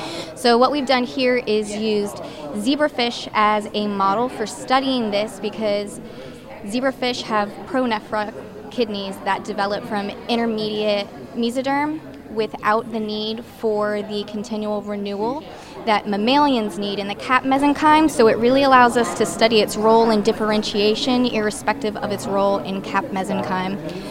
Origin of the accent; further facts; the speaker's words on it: Louisiana, United States; So originally I'm from Louisiana, and I was really interested in DO programs